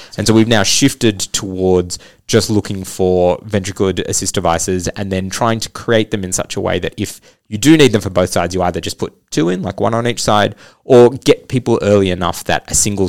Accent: Australia; one of the things that I love about being an Australian in this field is that we really punch above our weight in terms of research and development

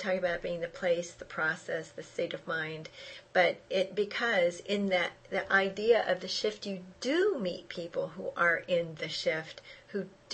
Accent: San Antonio, Texas, United States; born there; the story I was born in San Antonio, Texas.

